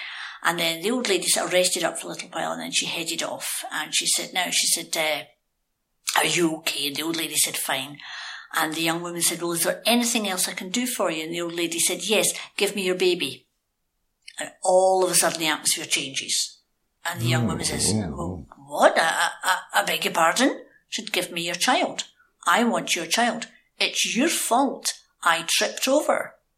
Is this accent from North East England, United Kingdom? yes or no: no; Glasgow, Scotland, United Kingdom; growing up in Glasgow in the late 60s